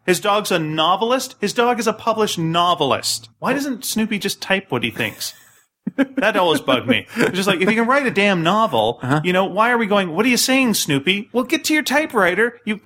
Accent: Canada; To be fair, I'm Canadian and we love a silver medal.

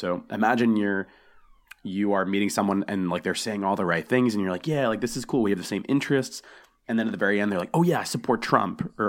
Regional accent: United States; And they're like, hey, where are you from? And we're like, oh, yeah, we're from America.

